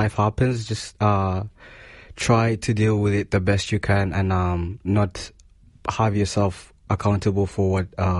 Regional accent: Kenya; now in Sydney, Australia; Originally, I come from Kenya.

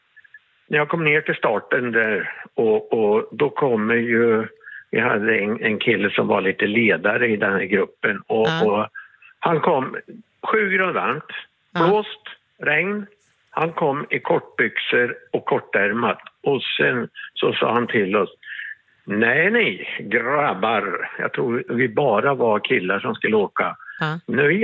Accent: Östergötland, Sweden; now in Örebro, Sweden; jag är från Östergötland, men jag bor utanför Örebro.

